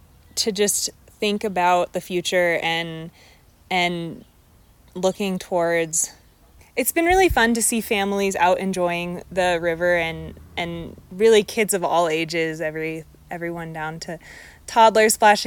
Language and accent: English; Kansas, United States; Yeah, I think, so I grew up in Kansas, and so the rivers there are definitely a lot different than the rivers here.